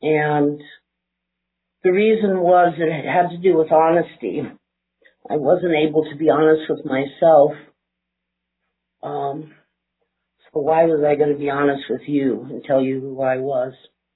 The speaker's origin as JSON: {"language": "English", "town": "Santa Fe", "region": "New Mexico", "country": "United States", "said": "and I hail from Santa Fe, New Mexico."}